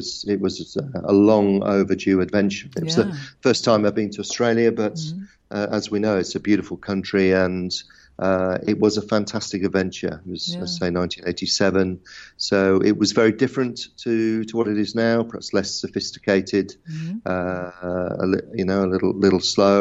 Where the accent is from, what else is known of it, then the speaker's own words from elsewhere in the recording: Manchester, North West England, United Kingdom; I grew up in Manchester in England, mother, father, sister, dog.